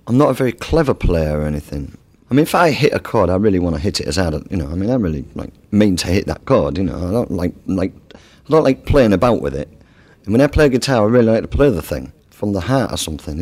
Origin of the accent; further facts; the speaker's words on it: Yorkshire and the Humber, United Kingdom; I'm a Yorkshire man, you know what I mean? I'm from the north of England, you know?